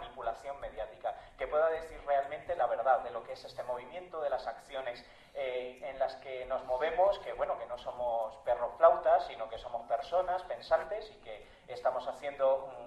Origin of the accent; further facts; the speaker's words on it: Villaverde, Community of Madrid, Spain; Soy de Villaverde, realmente represento la asamblea ahora mismo del distrito.